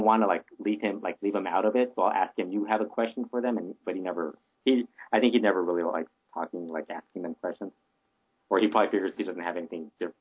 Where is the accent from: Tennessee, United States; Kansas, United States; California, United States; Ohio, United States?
California, United States; No, I'm born and raised in California